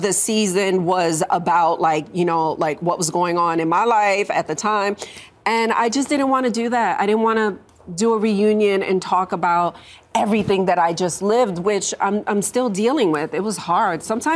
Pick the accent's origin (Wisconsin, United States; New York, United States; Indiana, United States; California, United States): New York, United States; You know, I mean, I grew up in New York, like, so